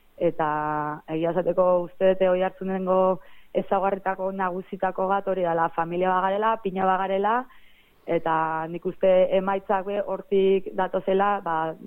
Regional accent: Arrasate-Mondragón, Basque Country, Spain; Bai, ni Arrasatearra naiz

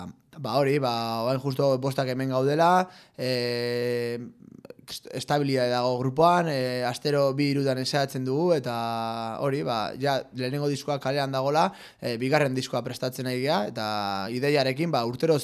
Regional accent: Oiartzun, Basque Country, Spain; Oiartzunen jotzeko, gure herrian jotzeko

